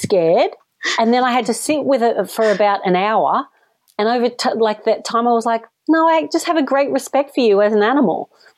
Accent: Australia; I was like, yeah, I'll hold a snake. I'm from Australia. I can hold a snake.

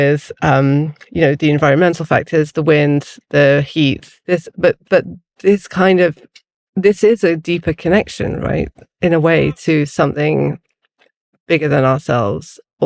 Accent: Isle of Man; born there; So I was born on the Isle of Man, which is where my mother's from. A beautiful, rugged, inhospitable island. It's very beautiful. And then it's very wild because it's in the middle of the Irish Sea.

